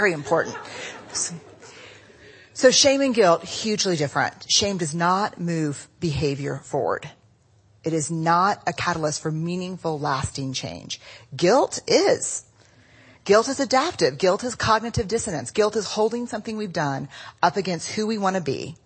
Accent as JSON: {"language": "English", "region": "Texas", "country": "United States", "said": "I mean, we're from Texas. So yeah, we're strict."}